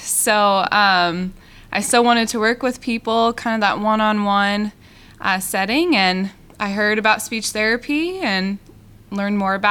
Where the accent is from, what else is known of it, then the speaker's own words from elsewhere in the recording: Cedar Rapids, Iowa, United States; Yeah, so going way back, I grew up in the Cedar Rapids area, and then I went to University of Northern Iowa for both my undergrad and graduate programs and degrees.